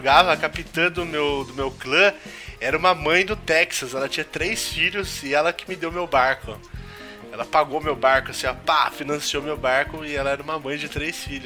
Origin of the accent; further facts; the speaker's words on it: Itapeva, São Paulo, Brazil; born there; now in Sorocaba, Brazil; Lá em Itapeva é só caldo de cana, que é onde eu nasci, né? É só caldo de cana, não tem sabor. Aí eu vim pra Sorocaba